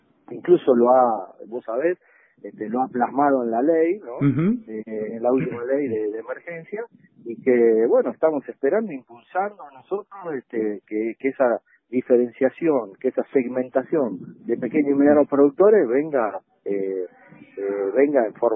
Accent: Argentina

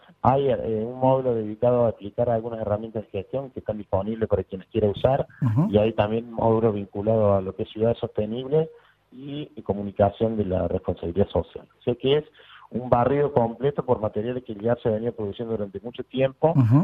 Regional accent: Córdoba, Argentina; accent: Cordoban; nosotros estamos ubicados en Córdoba, como ya se han dado cuenta por mi acento

